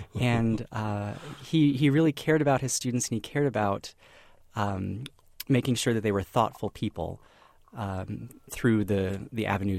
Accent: Texas, United States; also born or lived in Illinois / Boston, United States; Well, I grew up in Texas near Dallas, but then I came up to Illinois for my undergraduate work at Wheaton College near Chicago.

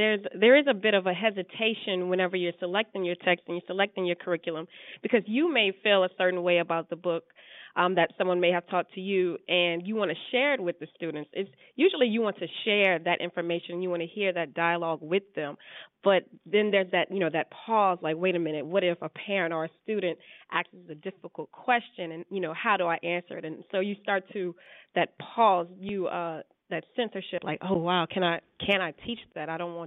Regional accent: Lafayette, Louisiana, United States; I'm from Lafayette, Louisiana, and it's majority, I could say it's about, let's say, 70-30, with 30 being the minority population. And I remember just being like the only black girl in the classroom

